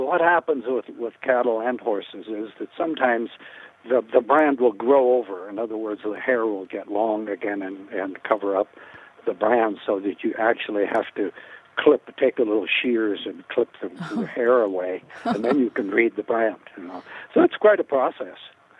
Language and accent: English; Timber Lake, South Dakota, United States; I'm from Timber Lake originally, so he was at the Timber Lake Sale Barn, McLaughlin, Mobridge, Faith, all that whole area up in there.